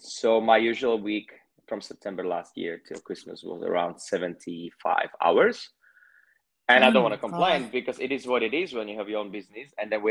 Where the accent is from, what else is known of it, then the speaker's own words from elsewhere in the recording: eastern Slovakia, Slovakia; It was like little hometown, somewhere in the eastern part of Slovakia where I'm from. But I had always bigger dreams and bigger aspirations.